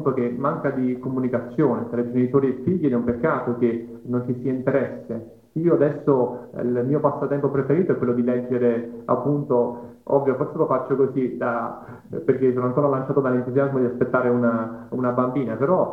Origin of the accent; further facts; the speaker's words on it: Naples, Campania, Italy; Io sono napoletano, estremamente convinto